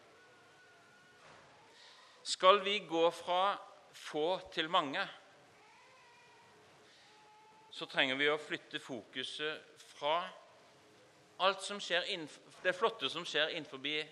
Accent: Mali; now in Norway; når jeg kom fra Mali for noen år siden

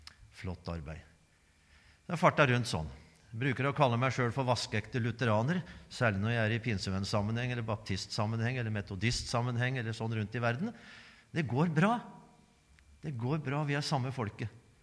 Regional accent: Eastern Norway, Norway; Vi kommer ifra Østlandet, fra de dype skoger. Hører hjemme der borte.

